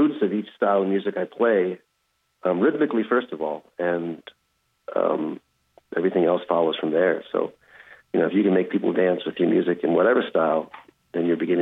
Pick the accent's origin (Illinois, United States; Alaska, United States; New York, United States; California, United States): Illinois, United States; Chicago; growing up in the Chicago area, of course, was also influenced by the blues and the jam sessions on the south side of Chicago.